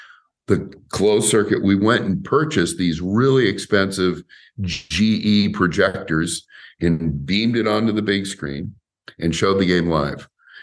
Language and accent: English; Portland, United States; now in New York, United States; And I'm coming from Portland, big city. I'm a kid.